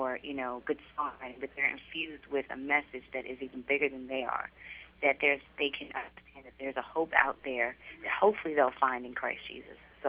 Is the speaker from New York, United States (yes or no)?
yes; Brooklyn, New York, United States; You know, but I grew up in Brooklyn, New York, so I've got, like, I'm Puerto Rican again. And then I grew up in Brooklyn, New York, so I've got, like, a mix of influences, you know.